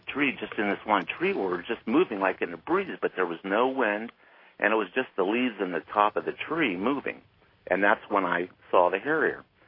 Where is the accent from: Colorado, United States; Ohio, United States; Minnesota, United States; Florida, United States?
Ohio, United States; from Ohio, by the way.